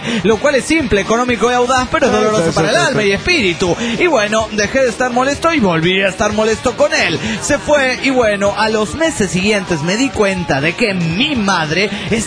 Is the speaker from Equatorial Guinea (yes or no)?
no; San Luis Potosí, Mexico; also born or lived in Canada; de San Luis Potosí, México.